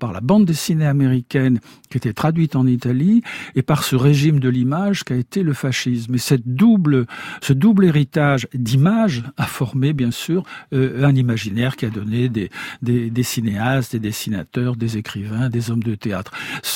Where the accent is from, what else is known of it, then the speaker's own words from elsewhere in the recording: Pontivy, Brittany, France; born there; je suis né à Pontivy, dans le Morbihan, là, on avait glissé un petit peu vers la mer, en l'occurrence vers la Trinité-sur-Mer